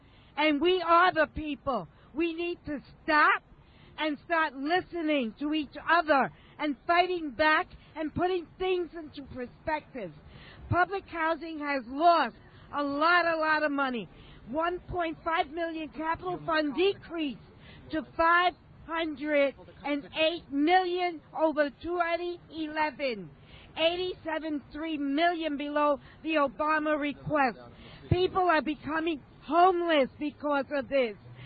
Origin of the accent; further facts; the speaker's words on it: Harlem, New York, United States; yes, I am with Community Voices Heard, and yes, I am from Harlem